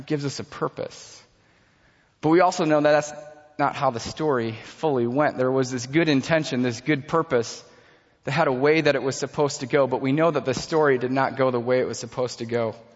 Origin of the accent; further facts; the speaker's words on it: Midland, Michigan, United States; I grew up in Midland, Michigan, a couple hours away from here.